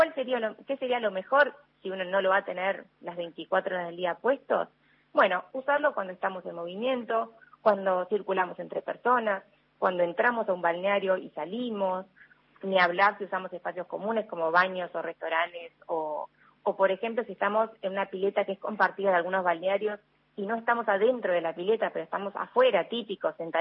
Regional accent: Argentina; Yo sé que somos argentinos

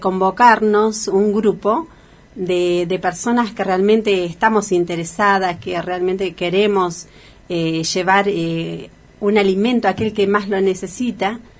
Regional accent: Argentina

